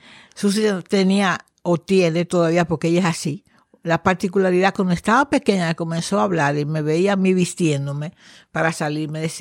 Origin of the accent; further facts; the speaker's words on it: San Francisco de Macorís, Duarte, Dominican Republic; Soy de San Francisco de Macorís, tercera ciudad de la República Dominicana, la ciudad del Jaya, cuna del cacao, del café, arroz, productos menores y mayores, ciudad abundante y próspera.